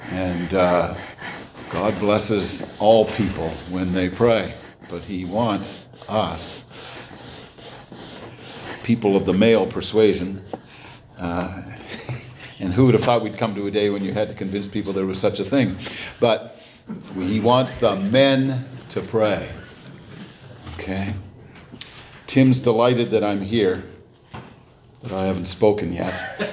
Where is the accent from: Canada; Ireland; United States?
Canada; Newfoundland and Labrador; also born or lived in New Brunswick; I was born in New Brunswick, but that's only because I didn't get to choose. I would have preferred to have been born in Newfoundland. I was raised in Newfoundland. I miss the place on a daily basis, hoping to get back soon, within the next couple of years.